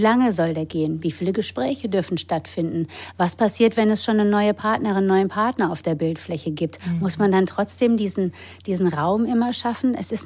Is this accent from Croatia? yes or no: no; England, United Kingdom; also born or lived in Germany / United States; Ich wohne sehr lange in Deutschland, habe aber tatsächlich keine Deutschen in der Familie. Mein Vater ist aus Trinidad und meine Mutter ist aus Irland, und ich bin in England und in Deutschland und in Amerika aufgewachsen.